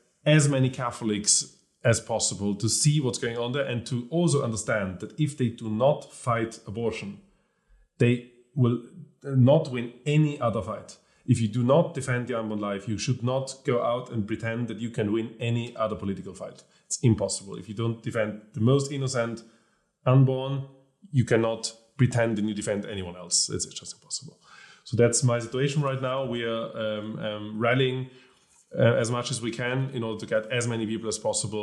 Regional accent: Vienna, Austria; my family origins from Tyrol, so that's where my roots are. Even though I was born and raised in Vienna, my family origins in Tyrol, and I have lots of connections there.

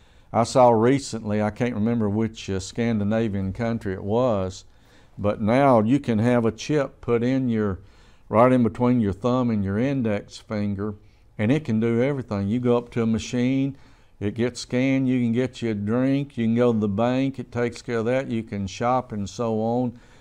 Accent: Memphis, Tennessee, United States; born there; when I was born on May 27th, 1951, I know the time, the place was at the Methodist Hospital in Memphis, Tennessee, and my name was recorded then.

